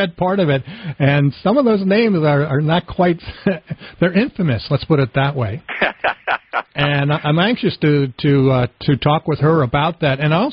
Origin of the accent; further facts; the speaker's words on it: New Jersey, United States; No, it's a whole different culture. I grew up in New Jersey. I know what you mean.